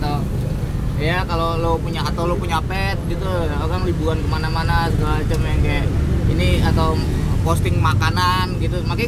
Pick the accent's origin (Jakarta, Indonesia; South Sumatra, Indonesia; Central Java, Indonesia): Jakarta, Indonesia; Kalau ya gue dari lahir di Jakarta, tapi sejujurnya kan emang gue tumbuh di lingkungan yang bukan lingkungan ideal untuk mencari karir.